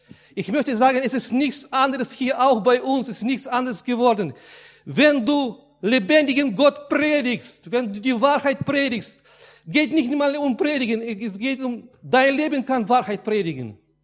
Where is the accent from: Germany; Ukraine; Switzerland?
Ukraine; moved away; Er hat viel für mein Land gemacht, wo ich aufgewachsen bin, in der Ukraine.